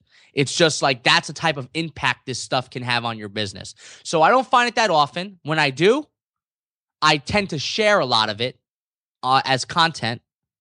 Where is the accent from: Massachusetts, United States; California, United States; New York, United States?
New York, United States; New York City; I am from New York City, so if you paint a picture of what you think a New Yorker would look like, I am probably that person.